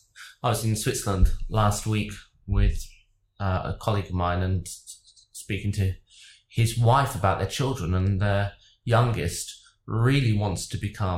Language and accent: English; West Midlands, United Kingdom; accent: Brummie; When I was 10, I came to London for the first time ever. I grew up near Birmingham.